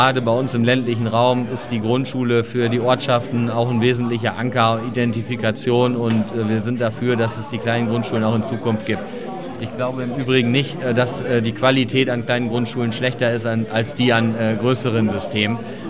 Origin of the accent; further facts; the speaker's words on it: Lingen, Lower Saxony, Germany; Ich komme aus Lingen, dort haben wir ähnliche Diskussionen, was das Thema Atomkraftwerk angeht.